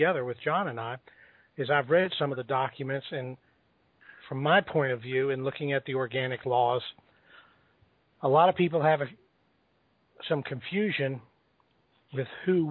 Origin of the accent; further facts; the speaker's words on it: United States; I'm an American that wants to get America back.